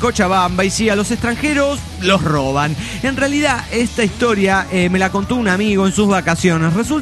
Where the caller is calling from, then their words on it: Coatzacoalcos, Veracruz, Mexico; de Coatzacoacos, Veracruz, México.